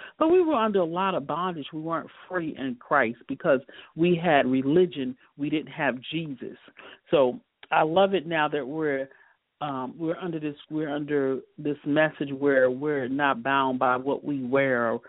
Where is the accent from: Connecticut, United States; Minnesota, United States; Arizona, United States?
Connecticut, United States; I'm from Connecticut in the New York area.